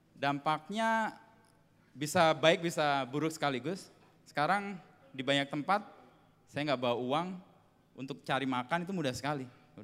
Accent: Jakarta, Indonesia; karena saya dari Jakarta, meskipun sering main ke sini juga.

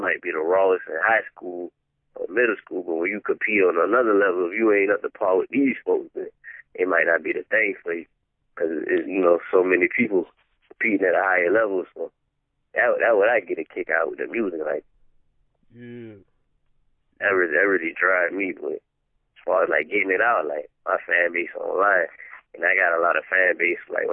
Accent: Savannah, Georgia, United States; now in Atlanta, United States; I'm from Savannah.

